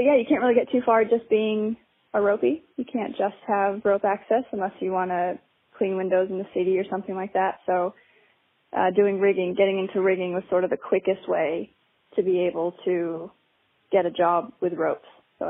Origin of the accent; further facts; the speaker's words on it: United States; moved away as an adult; I came here from America 5 years ago, just over 5 years ago